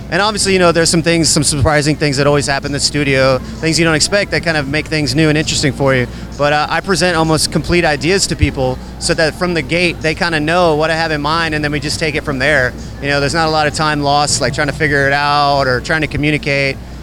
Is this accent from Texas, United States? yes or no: yes; Texas, United States; I'm the one from Texas, gotta represent Texas, baby.